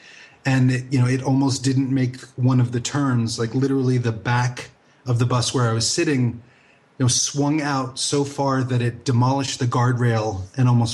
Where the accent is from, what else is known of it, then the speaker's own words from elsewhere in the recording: New York, United States; I grew up in New York and spent, I guess, about 8 years in the New York magazine publishing world.